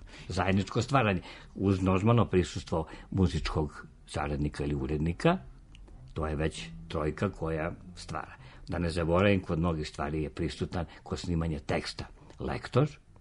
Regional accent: Sokobanja, Zaječar District, Serbia; Ja sam rodom iz Soko Banje

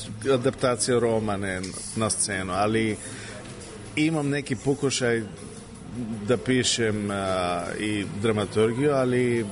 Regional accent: Bulgaria; Serbian is a second language; kod nas u Bugarskoj

